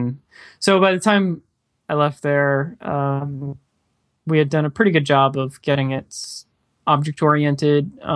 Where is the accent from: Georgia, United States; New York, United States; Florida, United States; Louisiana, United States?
Florida, United States; Clearwater; now in Orlando, United States; I still am in Orlando. So I've been in Orlando about 10 years. But I grew up in Clearwater, Florida. So yeah, so didn't go far.